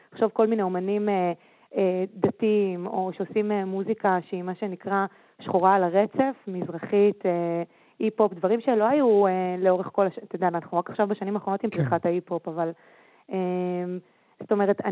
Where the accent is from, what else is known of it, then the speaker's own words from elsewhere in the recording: Ashdod, Southern District, Israel; גדלתי באשדוד, למדתי באולפנה